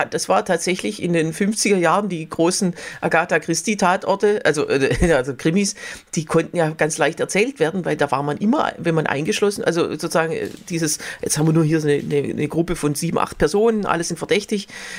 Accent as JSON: {"language": "German", "country": "Germany", "said": "der Wiener Dialekt ist natürlich für als Deutscher am meisten zu verstehen, weil es eigentlich was Großstädtisches ist."}